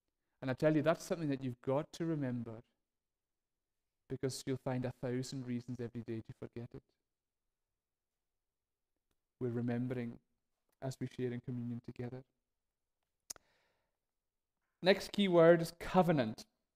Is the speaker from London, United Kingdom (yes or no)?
no; Stornoway, Scotland, United Kingdom; now in Carloway, United Kingdom; I'm married to Una. I grew up in Stornoway. I now live in Carloway. Used to be an engineer. I'm now a minister.